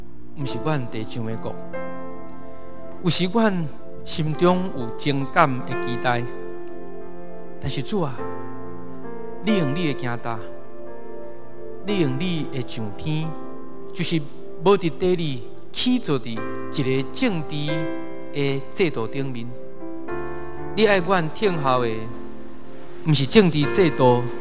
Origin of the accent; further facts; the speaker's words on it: Taiwan; 其实上帝跟我们说，我们台湾人去到他们天安门跟他们传福音